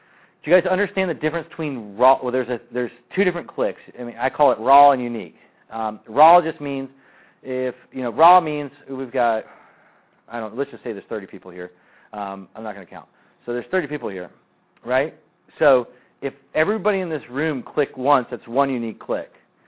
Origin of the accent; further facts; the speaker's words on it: United States; I'm American and I don't like the Canadians.